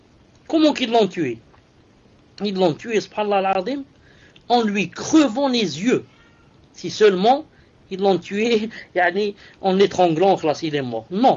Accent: Algeria; pour aller vers le sud, chez nous en Algérie, dans certains endroits

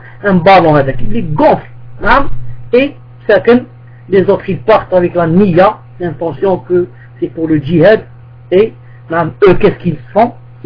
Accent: Algeria; même chez nous, en Algérie ici, du côté du sud

